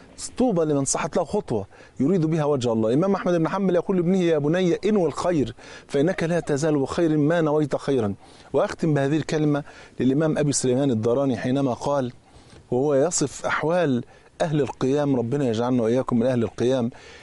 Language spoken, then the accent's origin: Arabic; Egypt; ودي بتفكرني بورقة النتيجة عندنا في مصر